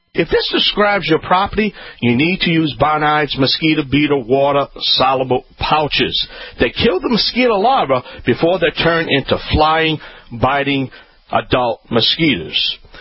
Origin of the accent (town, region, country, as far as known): Louisiana, United States